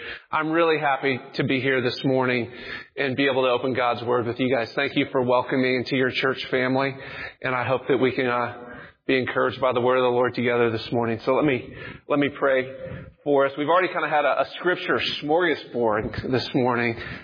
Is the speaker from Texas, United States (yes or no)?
yes; Dallas, Texas, United States; now in Roanoke, United States; I grew up in Dallas.